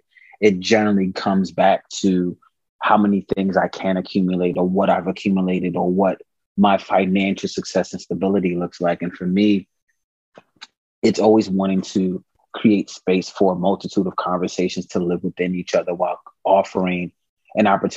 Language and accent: English; Bronx, New York, United States; Like, you know, I was born and raised in the Bronx. Like I was born in the hood, like the hood